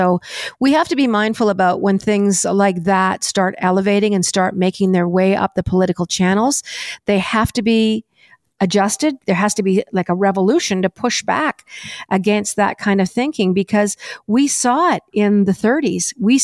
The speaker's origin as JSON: {"language": "English", "country": "Canada", "said": "I believe in the people of Canada. Like I'm so Canadian and I do want to make it better."}